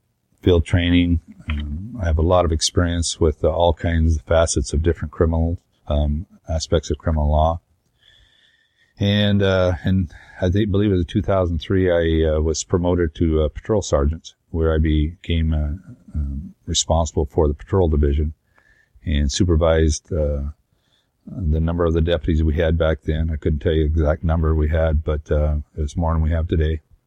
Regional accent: Gold Beach, Oregon, United States; I was born and raised here in Gold Beach, and I'm a native to Curry County.

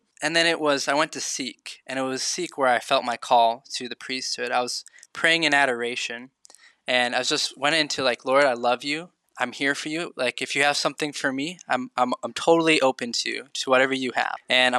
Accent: Wausau, Wisconsin, United States; So I'm from Wausau.

